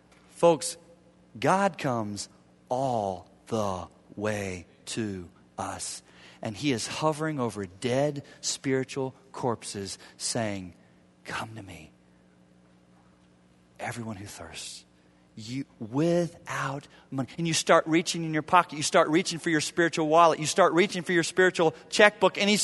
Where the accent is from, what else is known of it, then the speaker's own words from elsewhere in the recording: the South, United States; and I grew up in the South too